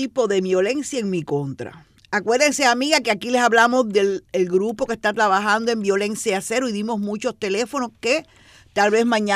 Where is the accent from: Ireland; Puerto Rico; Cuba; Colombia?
Cuba; como decimos cubanos